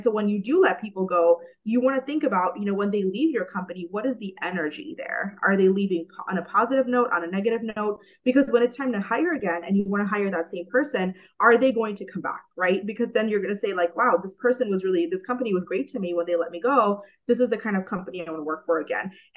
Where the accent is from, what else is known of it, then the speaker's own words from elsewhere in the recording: India; So I come from India, which, as you all know, is a land of the language Sanskrit.